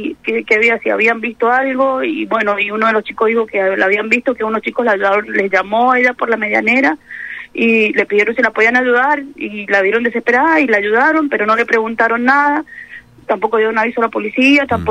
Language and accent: Spanish; Las Heras, Argentina; somos de Las Heras.